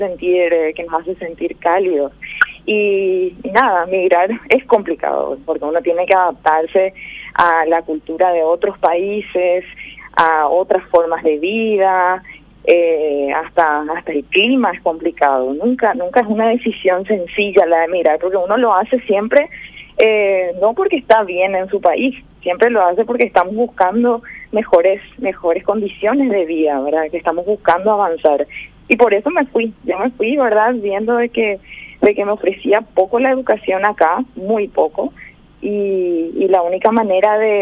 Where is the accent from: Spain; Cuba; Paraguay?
Paraguay; moved away; Pero puedo hablar también por lo que viví, ¿verdad?, con personas de otros países y también otros paraguayos.